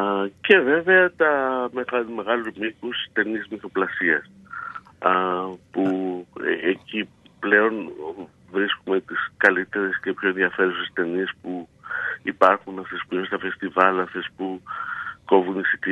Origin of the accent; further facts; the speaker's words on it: Lefkada, Ionian Islands, Greece; η καταγωγή μου είναι από Λευκάδα και σύζυγός μου από Ικαρία, οπότε περνάμε και αρκετό καιρό Ικαρία και Λευκάδα.